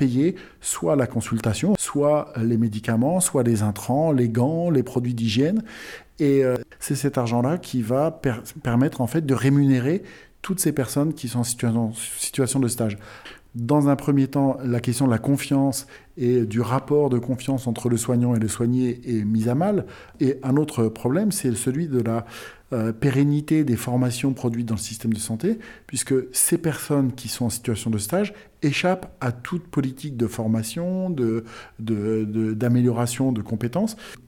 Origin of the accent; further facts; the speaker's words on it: France; où, quand bien même en tant que Français, je ne participais pas de l'histoire de l'Afrique du Sud